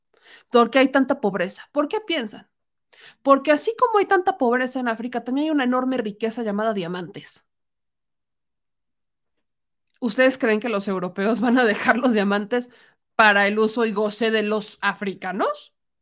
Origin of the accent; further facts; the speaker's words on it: Mexico; Yo no hubiera tenido la oportunidad de nacer en este país. Y soy mexicana 100%. Mis raíces son extranjeras, pero más mexicanas que nunca.